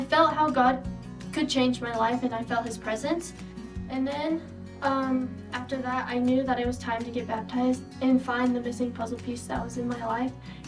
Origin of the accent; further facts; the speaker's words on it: Buffalo, New York, United States; I grew up in Buffalo coming to Summit, and then I moved and stopped going to church.